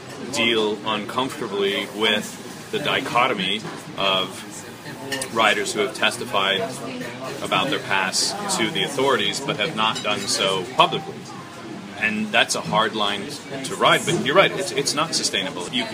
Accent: United States; listen, I'm an American, he's a Canadian.

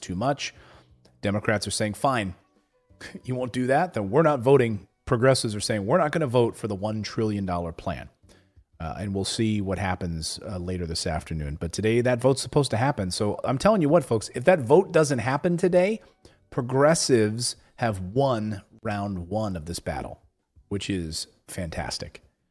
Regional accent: Philadelphia, Pennsylvania, United States; I'm from the East Coast. I'm from Philly.

